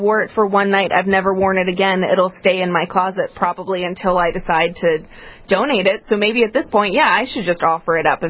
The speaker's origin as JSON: {"language": "English", "town": "Glen Burnie", "region": "Maryland", "country": "United States", "said": "Yeah, so I'm from Glen Burnie, so I saw the story a few weeks ago"}